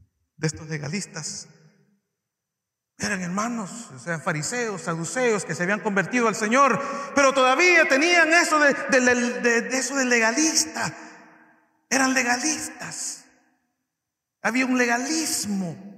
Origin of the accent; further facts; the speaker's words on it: El Salvador; born there; Yo nací en El Salvador y estoy muy contento, muy alegre de mi país, de las personas que viven en El Salvador.